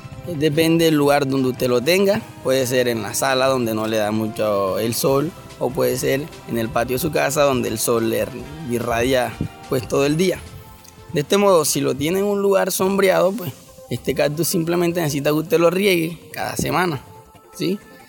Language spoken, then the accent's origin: Spanish; Santa Cruz de Lorica, Córdoba, Colombia; Sí, soy de Santa Cruz de Lorica, Córdoba. Pero en este momento estudio en la Universidad de Córdoba y resido en la casa universitaria.